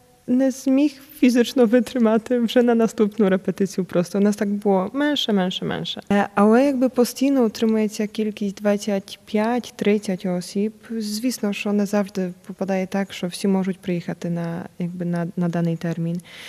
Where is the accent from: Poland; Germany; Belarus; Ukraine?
Poland; Przemyśl, Subcarpathian Voivodeship; Не тільки людей з Перемишля, тому що я з Перемишля